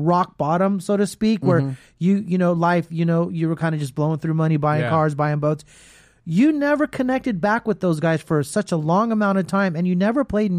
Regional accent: Hawthorne, California, United States; Funny thing about me is I was born in the South Bay. I'm from Hawthorne.

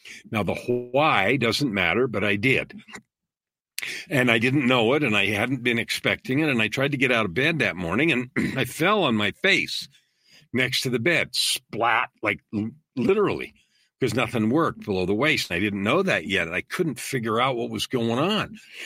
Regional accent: Canada; also born or lived in United States; I lived in the U.S. at the time. I'm Canadian here.

